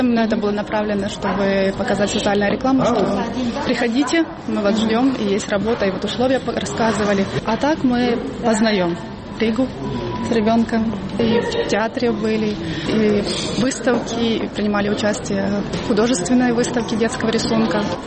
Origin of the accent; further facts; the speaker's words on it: Zhytomyr Oblast, Ukraine; moved away as an adult; now in Riga, Latvia; Мы из Житомирской области.